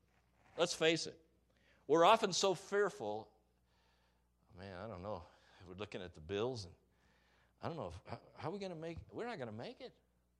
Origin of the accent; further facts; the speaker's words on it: Kansas, United States; And I was raised in Kansas, and those, we like to kill sparrows for fun.